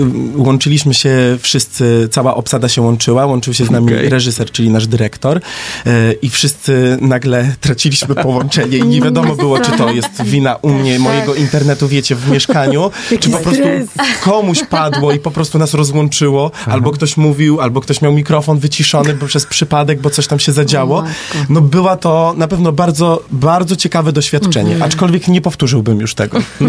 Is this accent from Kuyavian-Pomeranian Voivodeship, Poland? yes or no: no; Szczytno, Warmian-Masurian Voivodeship, Poland; Ja jestem ze Szczytna. Ja jestem chłopak z Mazur, więc przyjechałem tutaj z jednego troszeczkę mniejszego akwenu do trochę większego akwenu.